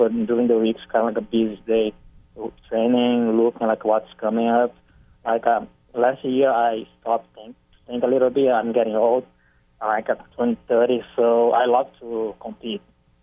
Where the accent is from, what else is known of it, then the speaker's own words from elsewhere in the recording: Brazil; English is a second language; moved away; when I got in here in 2012. I think I didn't speak any English. And, like, the culture in here was pretty, like, a really different to Brazil.